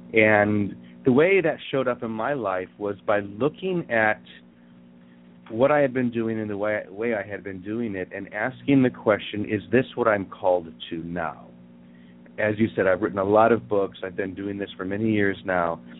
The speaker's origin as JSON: {"language": "English", "town": "Chicago", "region": "Illinois", "country": "United States", "tie": "born or raised there", "said": "in a place like Chicago, which is my hometown, by the way"}